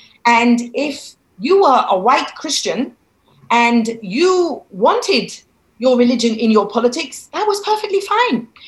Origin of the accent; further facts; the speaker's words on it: Saudi Arabia; also born or lived in Cairo / Jerusalem; now in United States; I'm from Cairo, from Jerusalem. I grew up in Saudi Arabia, like I said.